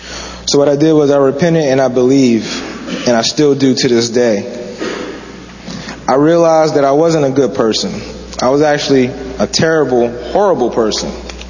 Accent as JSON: {"language": "English", "town": "Darby", "region": "Pennsylvania", "country": "United States", "tie": "born there", "said": "I was born in Darby, Pennsylvania. It's actually about 15 minutes from Philadelphia. So I just say I'm from Philly."}